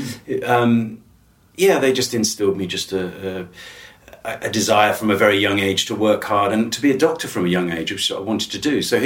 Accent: South West England, United Kingdom; I was 15, and I grew up in Wiltshire, and my dad was a lorry driver

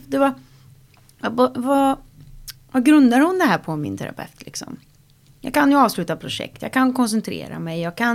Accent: Gullspång, Västra Götaland County, Sweden; när jag växte upp i Gullspång

